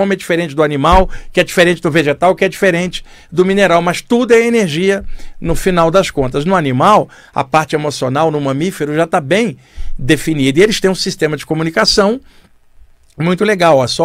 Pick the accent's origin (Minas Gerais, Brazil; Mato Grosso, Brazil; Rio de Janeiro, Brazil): Rio de Janeiro, Brazil; now in São Paulo, Brazil; No Rio de Janeiro, onde eu cresci